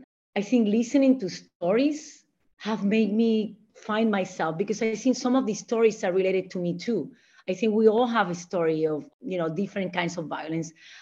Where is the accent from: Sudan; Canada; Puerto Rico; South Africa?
Puerto Rico; now in Washington, United States; I'm from Puerto Rico. I always have to say that because I'm super proud to be Puerto Rican. I've been in DC for many years, I think more than 15 years.